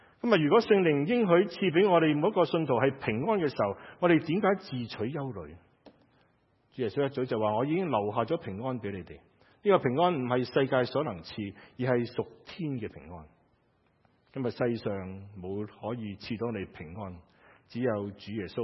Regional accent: Hong Kong; now in Canada; 我们在加拿大都是一个公民，虽然我们是香港的公民，但是我们来到北美的时候

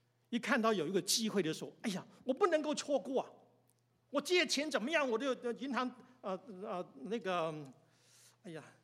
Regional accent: China; 我们都是中国人啊，对于轮回这个观念，大家都了解了哈。

